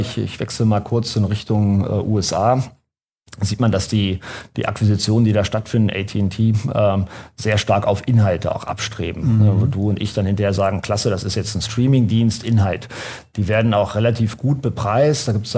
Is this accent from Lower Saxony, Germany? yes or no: yes; Hanover, Lower Saxony, Germany; Und jetzt mal als Hannoveraner, gestern war es in der HAZ